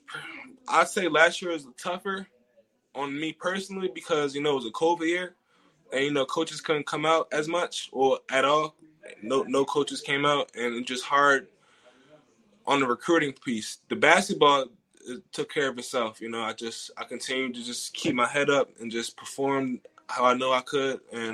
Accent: Pleasantville, New Jersey, United States

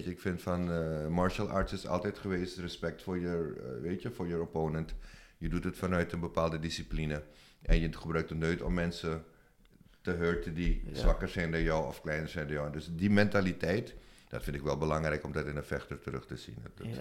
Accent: Suriname; als Surinamer

